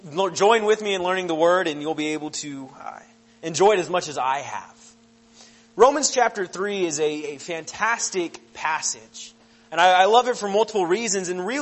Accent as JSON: {"language": "English", "town": "Yorktown", "region": "Virginia", "country": "United States", "tie": "born or raised there", "also_born_or_lived": "Florida", "moved": "as an adult", "said": "So I grew up in Virginia, in Yorktown, and I lived there for most of my life. I lived there for, I think, 18 years until I went to college. I went down to Florida College"}